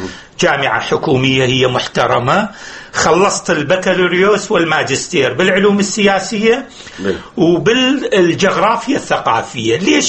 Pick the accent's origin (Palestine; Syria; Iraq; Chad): Iraq; لأنه عايش والنظام من يتغير وجه بوجه، يعني تغيرات مو جذرية إحنا يمنا، لأنه الشعب العراقي كل عمره محروم أنه